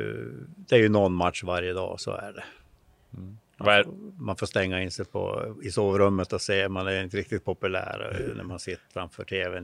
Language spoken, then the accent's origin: Swedish; Skellefteå, Västerbotten County, Sweden; born there; Född 63 här i Skellefteå.